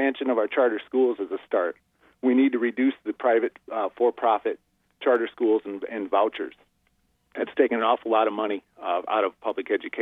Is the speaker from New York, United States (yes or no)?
no; Dowagiac, Michigan, United States; I was born and raised here in Dowagiac, and like I say, I own a business here.